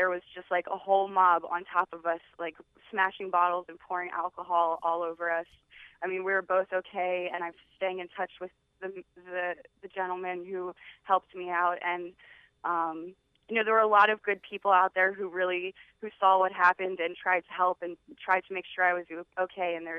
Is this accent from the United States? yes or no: yes; Baltimore, Maryland, United States; I've worked in the comic for years, and I'm back in my hometown of Baltimore.